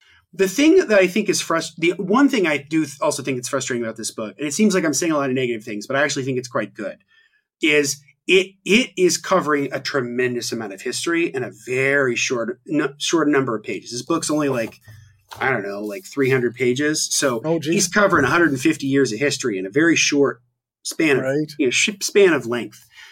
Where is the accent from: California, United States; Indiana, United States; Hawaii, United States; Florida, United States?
Indiana, United States; So obviously you have something like New Harmony, which was in my home state of Indiana